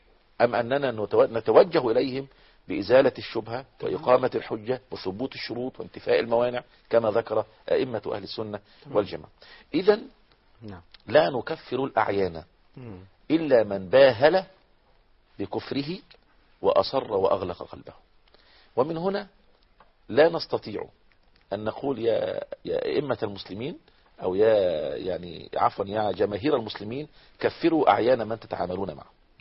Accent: Egypt; عندنا في مصر هناك من يعتقد في المقبورين

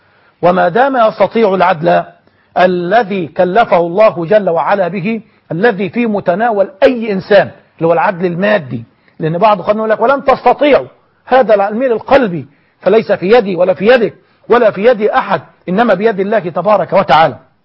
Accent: Egypt

